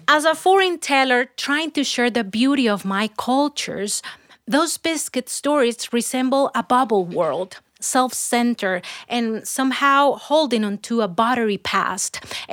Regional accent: Colombia; she asked me, where are you from? Colombia.

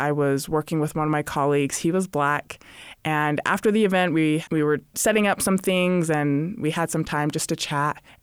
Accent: Utah, United States; also born or lived in Hawaii / Arizona; I was born in Utah. We lived in Hawaii for a while. Then we moved to Arizona before moving back to Utah. And again, that's where I went to high school.

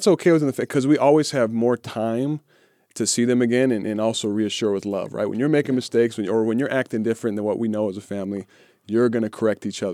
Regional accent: Utah, United States; when they come here to where we were raised in Utah

